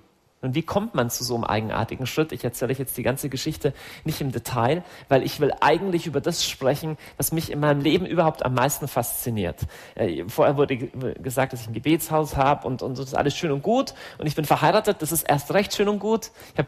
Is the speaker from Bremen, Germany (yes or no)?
no; Augsburg, Bavaria, Germany; ich komme aus Augsburg.